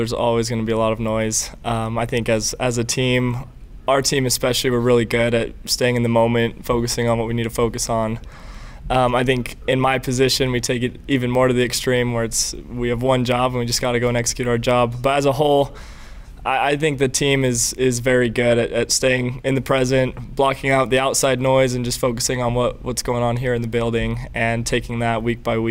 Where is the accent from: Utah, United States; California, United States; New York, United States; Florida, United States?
Utah, United States; growing up in Utah County and then later moving up to Kaysville and watching BYU football my whole life.